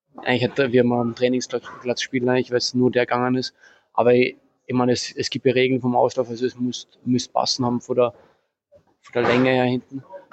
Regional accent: Austria; da wo ich aufgewachsen bin, immer das Tennisbild so in Österreich.

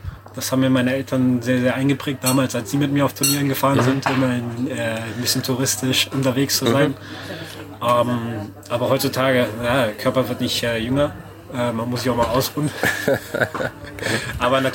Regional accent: Berlin, Germany

